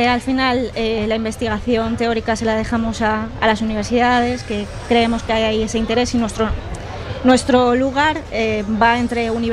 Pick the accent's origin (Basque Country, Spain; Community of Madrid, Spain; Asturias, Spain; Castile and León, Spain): Castile and León, Spain; León; now in A Coruña, Spain; yo vine hace 5 años por trabajo. Trabajaba por una empresa de aquí de Coruña, pero trabajaba en la delegación de León, de donde soy.